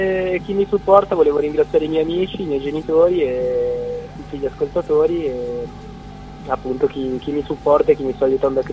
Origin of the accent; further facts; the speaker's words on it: Aosta Valley, Italy; born there; sono nato in Val d'Aosta.